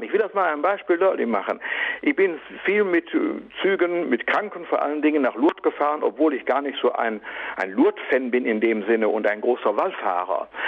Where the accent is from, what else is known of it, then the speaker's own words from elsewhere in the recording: Emmerich, North Rhine-Westphalia, Germany; Und so war ich also Niederländer. Das war aber in Emmerich, wo ich herkomme, überhaupt nichts Besonderes.